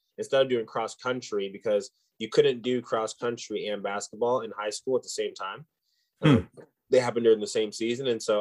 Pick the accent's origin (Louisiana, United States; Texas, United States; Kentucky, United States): Kentucky, United States; Louisville; also born or lived in Alaska; When I got to middle school, I moved from Alaska back to Louisville, where I was born actually. And Louisville, Kentucky is just basketball city.